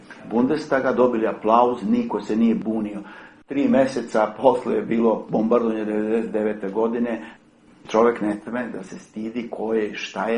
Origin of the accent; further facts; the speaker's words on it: Serbia; born there; ja sam rođen u Srbiji